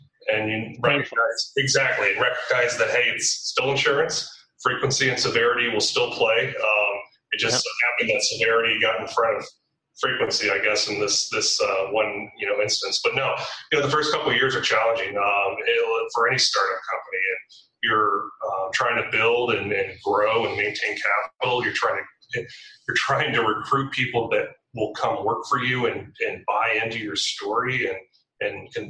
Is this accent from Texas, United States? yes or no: no; Chicago, Illinois, United States; I grew up in Chicago